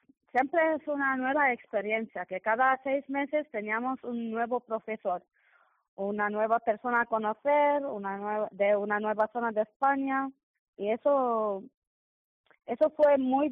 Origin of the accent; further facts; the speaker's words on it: South Governorate, Lebanon; Spanish is a second language; Yo soy del sur del Líbano, de un pueblo del distrito de Marzayún que se llama Clea.